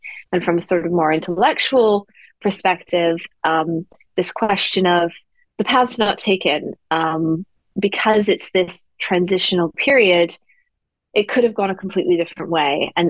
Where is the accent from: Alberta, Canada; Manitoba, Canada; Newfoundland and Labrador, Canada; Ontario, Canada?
Ontario, Canada; Toronto; born there; Sure. I was born in Canada. I am Canadian.